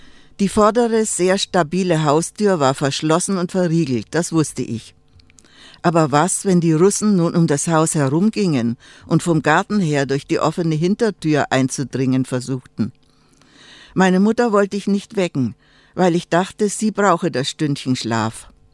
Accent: Mimoň, Liberec Region, Czechia; Dieses Hüter mein hieß im Dialekt unserer nordböhmischen Heimatstadt Nimes natürlich Hietermein.

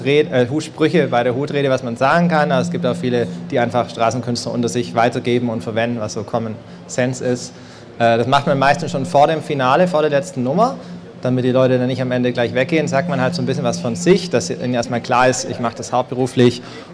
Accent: Stuttgart, Baden-Württemberg, Germany; ich komme aus Stuttgart.

